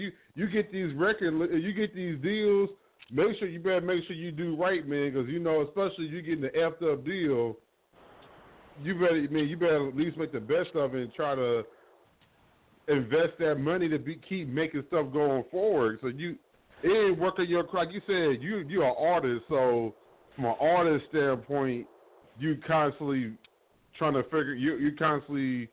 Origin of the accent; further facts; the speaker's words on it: Fort Worth, Texas, United States; oh, man, you from Dallas? No, I'm from Fort Worth.